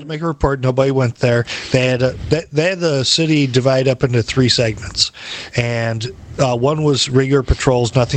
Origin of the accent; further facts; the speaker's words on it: Detroit, Michigan, United States; I'm originally from the Detroit area